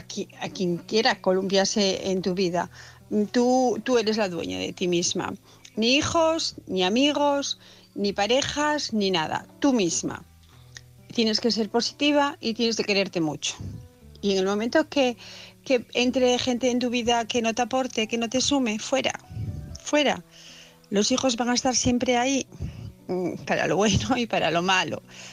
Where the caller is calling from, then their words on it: Asturias, Spain; de Asturias